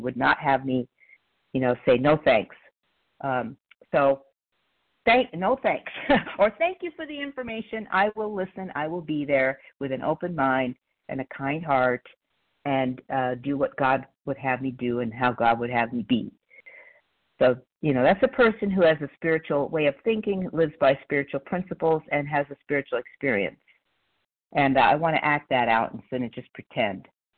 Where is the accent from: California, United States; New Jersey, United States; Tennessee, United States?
California, United States; Palmdale; I'm from Palmdale, California, which is in Los Angeles County.